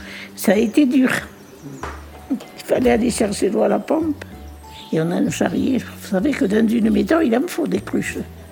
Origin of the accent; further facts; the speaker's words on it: Le Triadou, Occitanie, France; Et parce que moi, j'étais du Triadou, c'était un petit patelin.